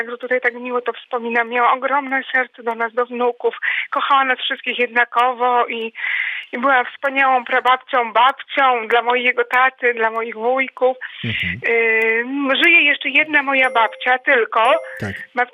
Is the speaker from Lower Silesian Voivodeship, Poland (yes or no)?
yes; Świdnica, Lower Silesian Voivodeship, Poland; ja wychowywałam się w Świdnicy w domu wielopokoleniowym. Mieszkałam z babcią, dziadkiem, prababcią i oczywiście rodzicami.